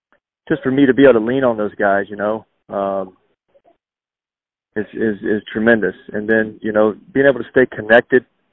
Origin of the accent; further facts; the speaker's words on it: Greenville, United States; a chance to be a part of that in front of my hometown with my two most important fans, my mom and dad, being in the stands every day. You know, it's tough for any kid to pass out, really, being from Greenville